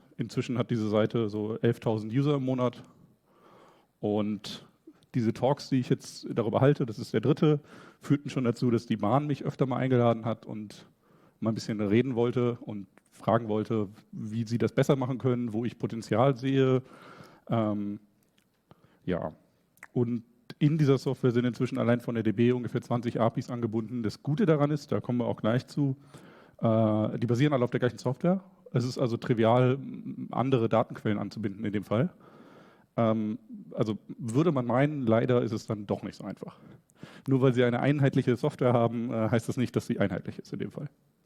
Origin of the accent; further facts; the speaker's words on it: Germany; Weil, also ich komme aus Deutschland